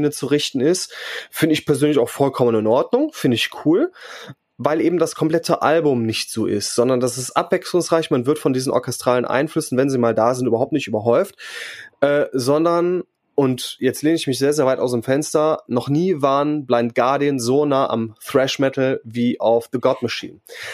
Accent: North Rhine-Westphalia, Germany; Ich bin natürlich in Griffenbruch aufgewachsen. Und da ist natürlich eine gewisse geografische Nähe zu Krefeld gegeben.

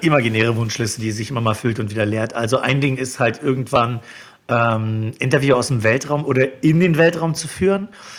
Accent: Neubrandenburg, Mecklenburg-Vorpommern, Germany; 2002 mit einem befreundeten Schulkollegen zusammen eine Radiosendung gemacht in meiner Heimatstadt in Neubrandenburg beim NB-Radio-Treff.

